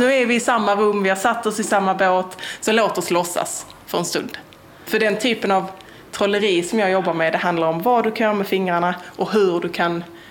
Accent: Mälarhusen, Skåne, Sweden; Jag är uppvuxen vid Mälarhusen ungefär, några kilometer därifrån.

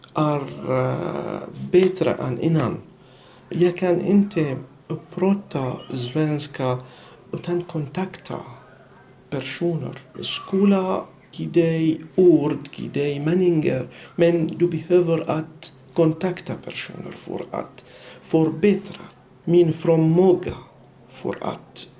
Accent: Syria; now in Sweden; Jag kommer från Syrien. Och jag studerar nu för att jobba som ögonläkare här i Sverige.

